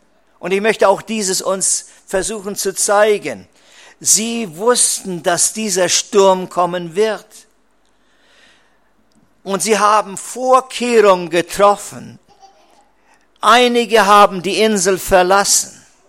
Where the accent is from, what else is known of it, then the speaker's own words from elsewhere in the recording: East Germany, Germany; Ich bin aufgewachsen in Ostdeutschland und ich war ein Pionier.